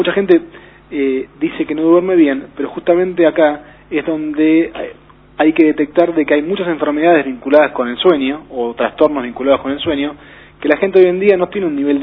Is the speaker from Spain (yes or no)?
no; Argentina; que somos los argentinos